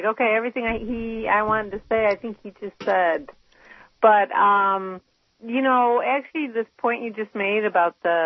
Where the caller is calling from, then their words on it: Chicago, Illinois, United States; It's okay, Chicago.